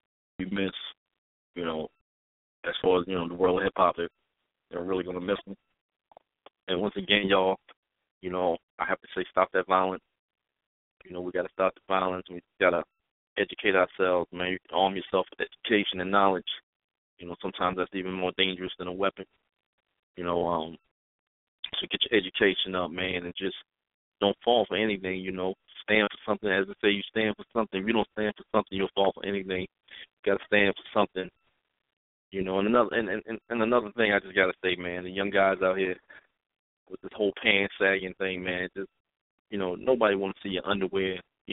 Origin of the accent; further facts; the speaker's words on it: Brooklyn, New York, United States; Brooklyn's own, Brooklyn's finest, my hometown, of course.